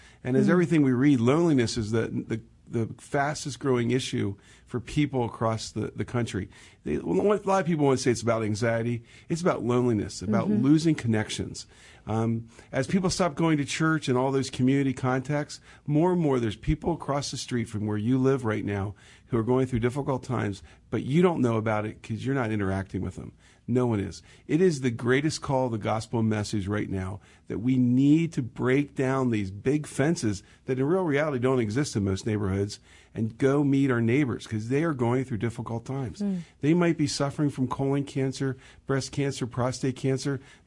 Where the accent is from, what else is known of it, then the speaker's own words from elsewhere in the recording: Elizabethtown, Pennsylvania, United States; Fred and I grew up in the Elizabethtown area.